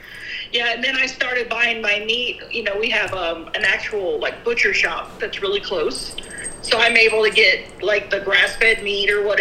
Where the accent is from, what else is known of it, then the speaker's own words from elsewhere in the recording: North Carolina, United States; moved away as an adult; now in Texas, United States; When I left home, you know, I moved from North Carolina to Texas.